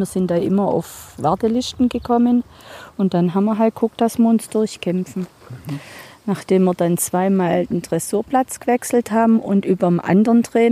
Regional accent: Schneidheim, Germany; Aus Schneidheim.

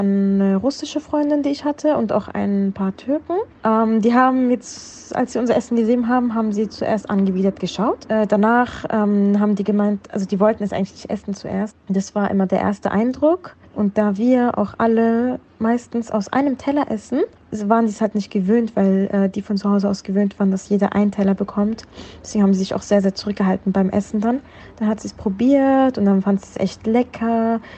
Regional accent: Eritrea; Also ich komme ursprünglich aus Eritrea.

